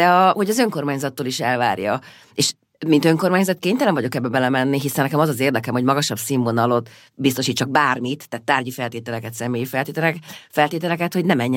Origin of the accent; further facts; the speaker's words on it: Vác, Pest, Hungary; De én váci vagyok